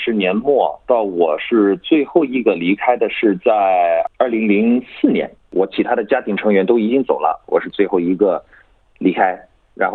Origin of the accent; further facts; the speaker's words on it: Australia; Chinese is a second language; also born or lived in mainland Australia; 我是澳洲大陆这边出生的，但是实际上是从小在另外一个地方叫圣诞岛。